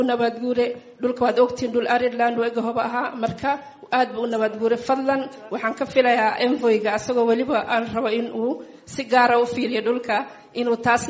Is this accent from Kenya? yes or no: yes; Dadaab, Garissa County, Kenya; aniga waxaan ka soo jeedaa degmada Dadaab.